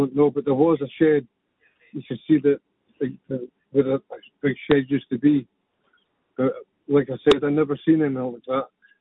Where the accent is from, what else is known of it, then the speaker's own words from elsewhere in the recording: Glasgow, Scotland, United Kingdom; If I go to Glasgow now, I just need to spend 2 days in Glasgow and my accent to be back again.